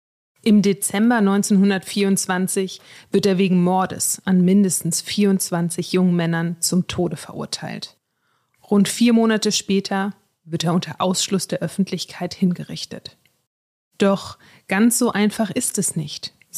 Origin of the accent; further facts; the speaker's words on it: Lower Saxony, Germany; ich bin in der Region aufgewachsen